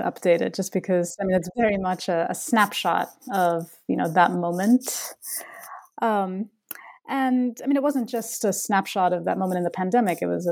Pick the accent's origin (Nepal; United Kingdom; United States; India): India; Bangalore, Karnataka; it's easier for me to write about the experience of, you know, adolescence growing up in Bangalore, because that was when that was an experience that I myself had